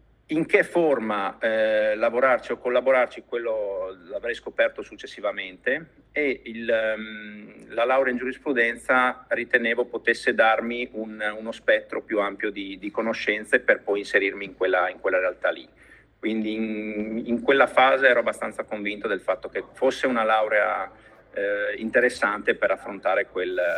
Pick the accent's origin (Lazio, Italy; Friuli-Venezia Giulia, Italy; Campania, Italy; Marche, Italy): Friuli-Venezia Giulia, Italy; Udine; moved away as an adult; io sono originario di Udine, ho adesso 46 anni, quindi diciamo fino a 12 anni fa ho vissuto e lavorato, studiato e lavorato a Udine.